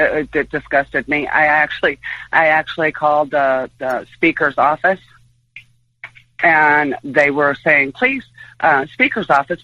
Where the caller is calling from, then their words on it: Chicago, Illinois, United States; I'm calling from the Chicago area.